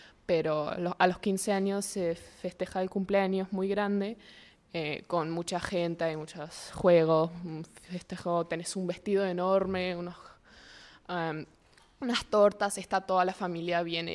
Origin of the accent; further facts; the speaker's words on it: Buenos Aires, Argentina; French is a second language; now in France; Je viens de Argentine. Je suis née en Buenos Aires, c'est la capitale d'Argentine.